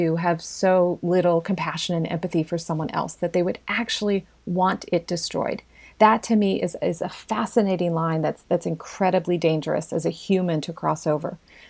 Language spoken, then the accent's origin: English; Hannibal, Missouri, United States; I was raised in Hannibal, born there. My family lived out in the country, as I said, but there weren't a lot of, you know, books in my house.